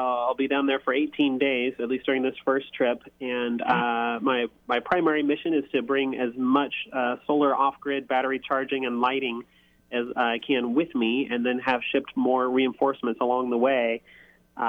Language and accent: English; Missouri, United States; I'm from Missouri.